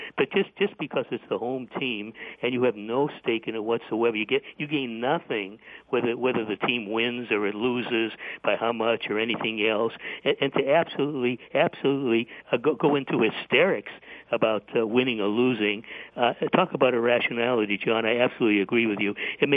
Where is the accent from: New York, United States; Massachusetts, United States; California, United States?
Massachusetts, United States; Boston; I grew up in Boston. I've never been in Foxborough.